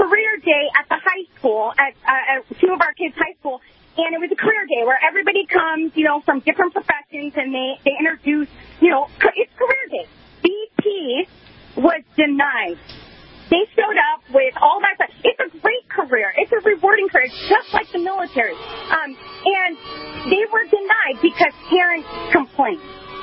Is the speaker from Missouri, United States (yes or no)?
no; California, United States; Well, I am from California. I'm actually a Border Patrol agent's wife.